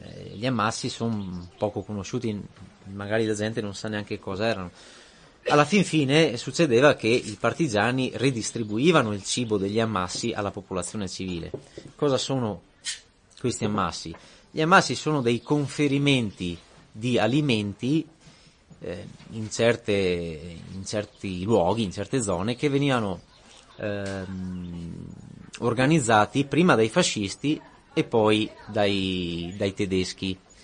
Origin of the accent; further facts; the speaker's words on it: Limana, Veneto, Italy; Io sono di Limana, quindi volevo fare qualcosa che riguardasse il bellunese